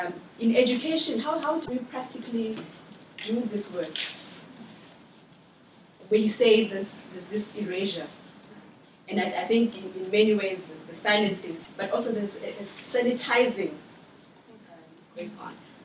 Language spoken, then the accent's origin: English; Eastern Cape, South Africa; born there; also born or lived in Gauteng; I was born in the Eastern Cape, but I had to move to south of Johannesburg to Orange Farming Township so that I could access better education.